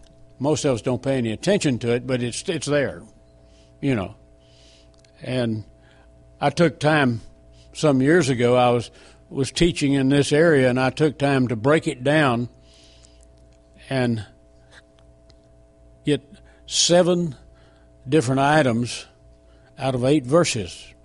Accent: Texas, United States; I am from Texas, and we keep drilling till we hit oil.

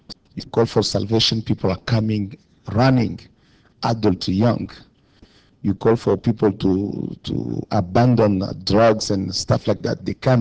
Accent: DR Congo; now in Toronto, Canada; And I'm from Congo, but I live in Toronto now. We have a church there.

